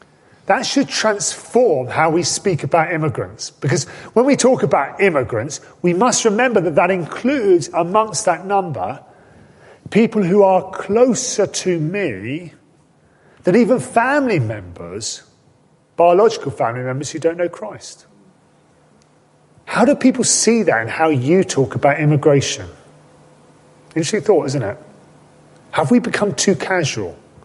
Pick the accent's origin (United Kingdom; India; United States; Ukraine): United Kingdom; we can love our country, and I love our country. I love being British. There's nothing greater than standing at Twickenham when we sing